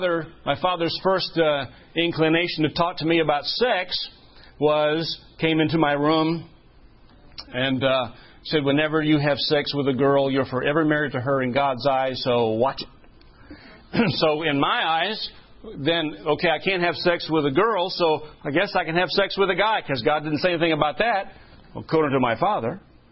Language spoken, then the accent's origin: English; New England, United States; I was raised mostly in New England, a very liberal part of the country